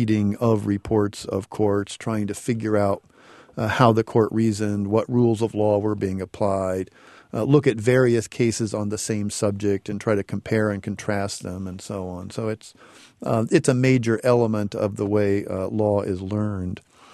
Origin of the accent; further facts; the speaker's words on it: Decatur, Illinois, United States; I'm from Decatur, from Central Illinois, a rare law professor from Central Illinois.